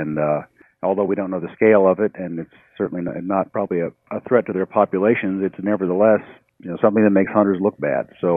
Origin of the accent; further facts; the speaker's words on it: Iowa, United States; my home state of Iowa had proposed fairly sweeping non-toxic regulations on all our public lands earlier this year